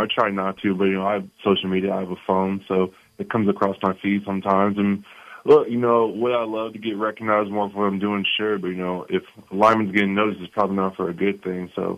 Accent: Cyprus; I'm from Cyprus, so I had the 30 visit there and they just drove me home.

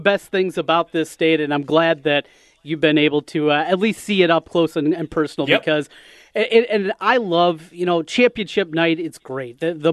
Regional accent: Osage, Iowa, United States; and I've told you stories about growing up in Osage, and you just chuckle at the ridiculous nature of growing up in a town of 3,000 people.

